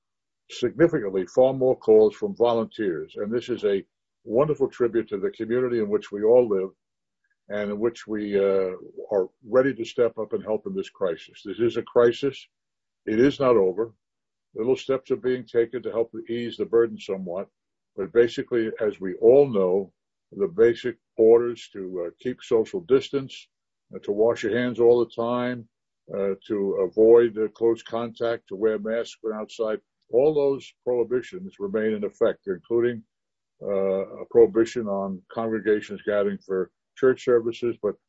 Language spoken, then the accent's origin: English; Richfield Park, New Jersey, United States; when I was growing up in Richfield Park, my closest friend was Charles Sievers